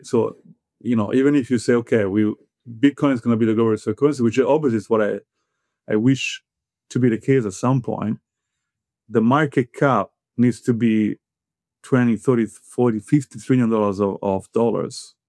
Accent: Italy; English is a second language; now in United States; although I'm Italian, I'm originally, I've been living in this country for more than 10 years. I have a citizenship

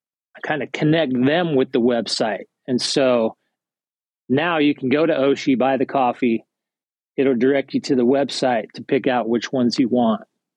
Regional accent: Salt Lake City, Utah, United States; moved away as an adult; now in East Texas, United States; I'm originally from Salt Lake City. At that time, I described earlier when the world went to hell, we decided to move out here to East Texas and start a homestead.

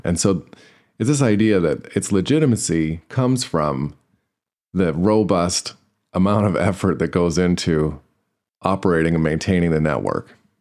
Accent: Canada; It was the spring of 2020. I'm Canadian

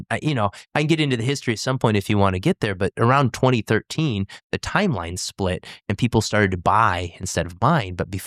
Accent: Oregon, United States; Growing up on the Oregon coast, that was actually a big thing. Tourists would come into the area just to, you know, spot humpback whales.

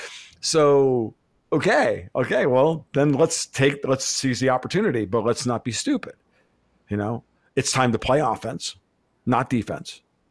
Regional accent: New York, United States; he clearly looks back on that guy that I grew up with in New York.

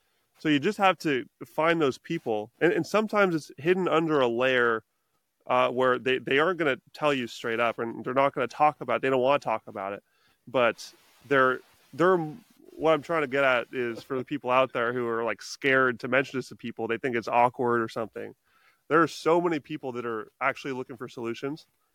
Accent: Coupeville, Washington, United States; there was this little festival downtown in my hometown here of Coopville and Whidbey Island.

